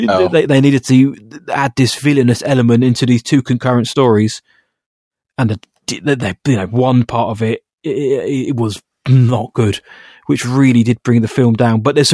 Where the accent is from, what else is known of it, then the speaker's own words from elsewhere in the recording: United Kingdom; Maybe I think I'm just getting old, John. I think I'm just British